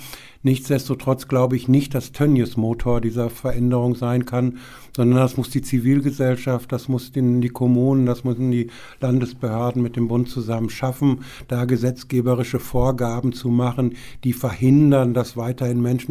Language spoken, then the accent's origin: German; Rheda-Wiedenbrück, North Rhine-Westphalia, Germany; Treda-Wiedenbrück ist mehr, ist meine Heimat. Da lebe ich mit sehr viel Herzblut und Leidenschaft.